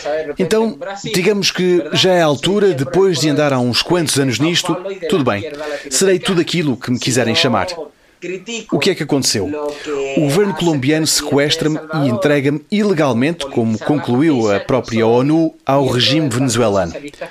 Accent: Palestine; Eu que sou palestiniano, filho de refugiados.

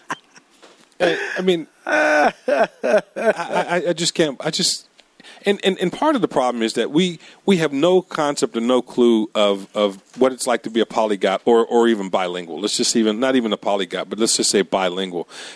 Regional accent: Akron, Ohio, United States; As you all know, I'm from Akron, and many times I'm not real proud of it. Because of some of the things that come out of my hometown, unfortunately.

